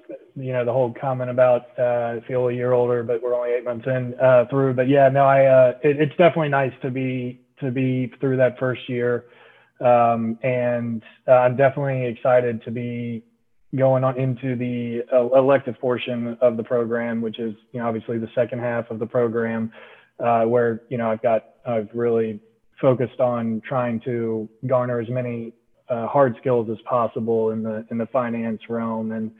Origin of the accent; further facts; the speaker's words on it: Richmond, United States; born there; So like Will, I was born in Richmond. I actually still reside in Richmond.